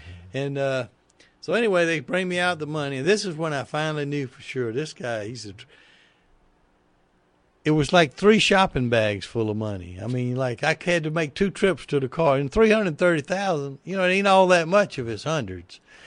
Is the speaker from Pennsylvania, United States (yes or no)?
no; Augusta, Georgia, United States; I was from Augusta, Georgia.